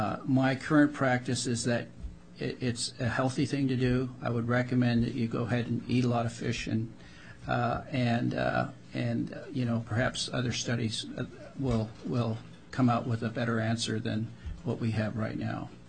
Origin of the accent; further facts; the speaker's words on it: Wrangell, Alaska, United States; now in Juneau, United States; I am a family physician born and raised in Wrangell, Alaska. I currently practice in Juneau